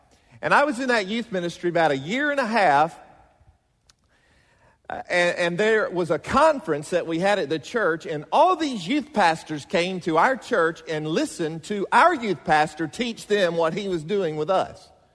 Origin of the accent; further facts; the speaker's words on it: Mississippi, United States; I'm from Mississippi, so Mississippi, you're either a Christian or a Jew. That's all you are.